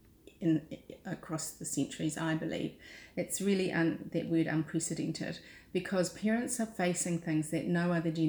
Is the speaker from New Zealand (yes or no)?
yes; Wellington, New Zealand; So I come from the Wairarapa, so my family actually originate from Scotland, from Ireland and from England, and we've been in the Wairarapa for a long time now in terms of our family.